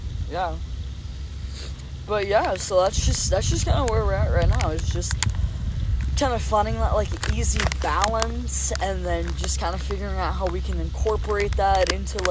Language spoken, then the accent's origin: English; California, United States; I definitely get, like, an outsider's perspective being from up north and from the Bay